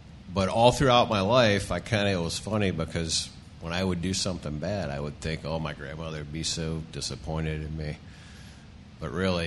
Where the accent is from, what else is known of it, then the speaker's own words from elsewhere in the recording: Atlanta, Georgia, United States; I grew up in Atlanta, Georgia, in a single-parent home.